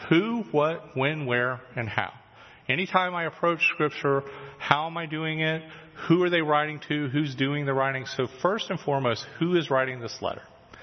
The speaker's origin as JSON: {"language": "English", "region": "Florida", "country": "United States", "tie": "born or raised there", "said": "I grew up in Florida. When you tell most people about that, they automatically assume that you live at the beach."}